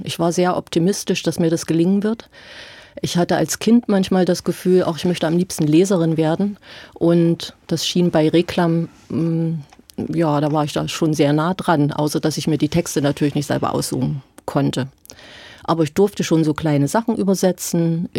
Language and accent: German; Thuringia, Germany; also born or lived in Ore Mountains; Ich bin in Thüringen aufgewachsen und dann ins Erzgebirge verfrachtet worden, weil meine Mutter noch mal geheiratet hat.